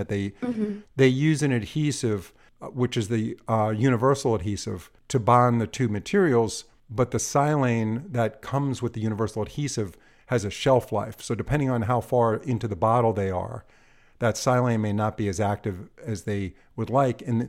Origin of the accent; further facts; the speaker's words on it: New York, United States; I'm from New York originally, and it's hard for me to say that word